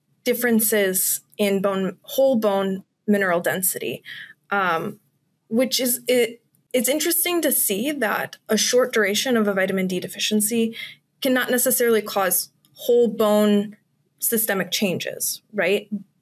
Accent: Madison, Wisconsin, United States; Yeah, so I grew up in Madison, Wisconsin, so I haven't gone very far. I did my BS degree here at Madison

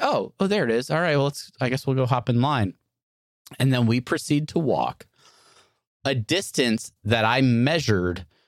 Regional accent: California, United States; I believe it's an embarcadero is the term I was taught growing up in California.

